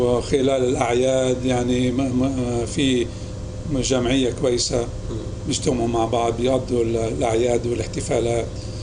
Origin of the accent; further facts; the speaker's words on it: Beirut, Beirut Governorate, Lebanon; moved away as an adult; يعني ولدت في بيروت لبنان وخلصت الهاي سكول وتو يير كوليج بلبنان، بعدين التقاط لهنا